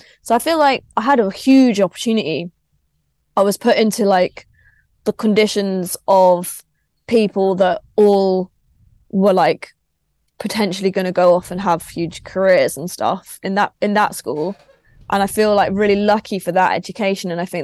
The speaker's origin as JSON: {"language": "English", "town": "Crawley", "region": "South East England", "country": "United Kingdom", "tie": "born or raised there", "said": "Like, I grew up in Crawley."}